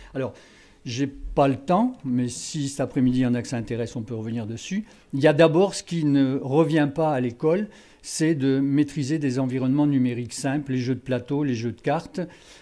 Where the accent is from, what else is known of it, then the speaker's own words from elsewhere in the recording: Bordeaux, Nouvelle-Aquitaine, France; Je suis bordelais, donc je date.